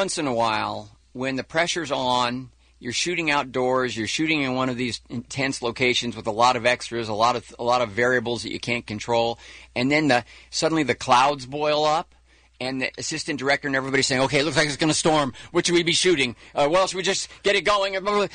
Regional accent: United States; it's always interesting for me as an American, because these are really international movies.

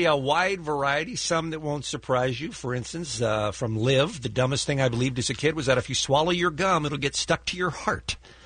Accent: Boston, Massachusetts, United States; I grew up in Boston, and I thought the line down the middle of the street was the equator.

